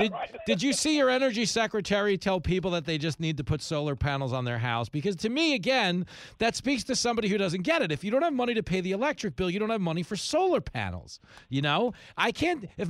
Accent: Texas, United States; Now I can tell you, as a Texan, you're putting a lot on the line there

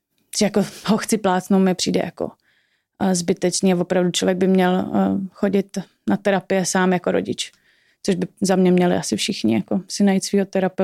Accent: Prague, Czechia; bydlíme kousek od sebe a obě dvě jsme z Prahy

